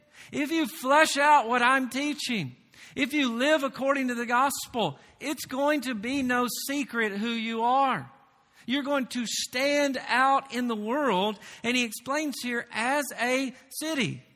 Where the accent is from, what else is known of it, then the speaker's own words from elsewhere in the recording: Tennessee, United States; If you didn't know, I'm from the South. I'm from Tennessee.